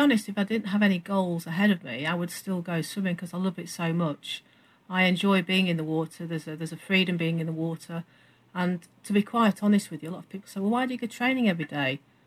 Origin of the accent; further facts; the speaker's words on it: Blackpool, North West England, United Kingdom; I was born and bred in Blackpool